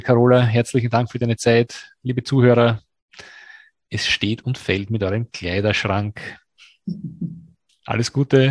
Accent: Austria

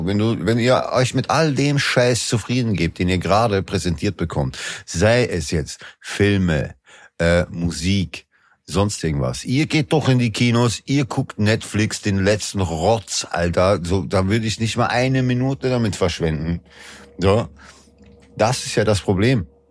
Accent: Austria; Ich bin Österreicher. Wir sagen ein sehr weiches S.

